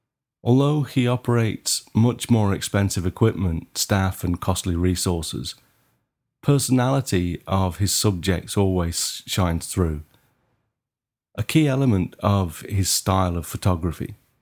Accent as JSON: {"language": "English", "town": "Maidstone", "region": "South East England", "country": "United Kingdom", "tie": "born or raised there", "said": "I booked Lux Studio near my hometown in Maidstone for my first lighting lesson."}